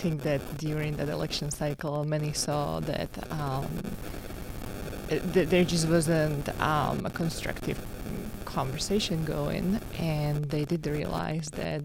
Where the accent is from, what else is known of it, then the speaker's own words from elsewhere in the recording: Slovakia; I come from Slovakia, which used to be a communistic country.